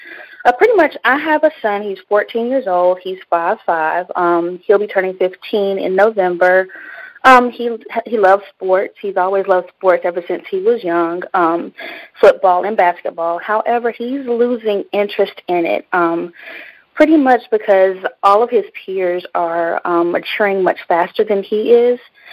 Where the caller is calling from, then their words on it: North Carolina, United States; North Carolina.